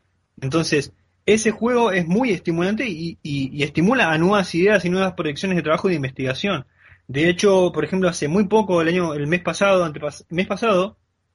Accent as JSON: {"language": "Spanish", "region": "Misiones", "country": "Argentina", "tie": "born or raised there", "said": "yo soy oriundo de Misiones"}